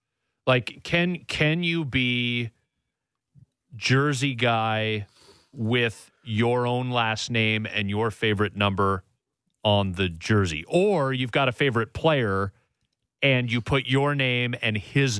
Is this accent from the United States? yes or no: no; Scotland, United Kingdom; I'm Scottish with short arms.